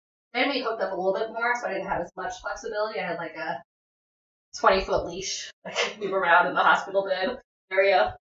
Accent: Madison, Wisconsin, United States; Like we're from Madison, Wisconsin, Illinois area, so we could do snow, right?

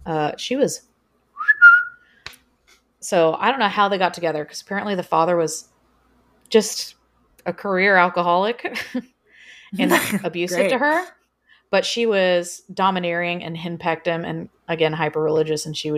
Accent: Texas, United States; You know, I'm from Texas. Let's do something for Texas.

